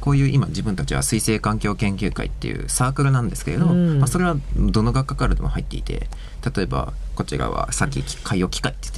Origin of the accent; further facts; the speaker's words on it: Kyoto, Japan; あ、自分は京都から来ました。